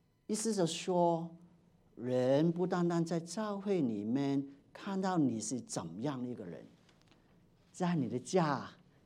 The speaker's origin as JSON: {"language": "Chinese", "country": "China", "said": "怎么我们中国人说担台都没有力什么都做不完做不成。"}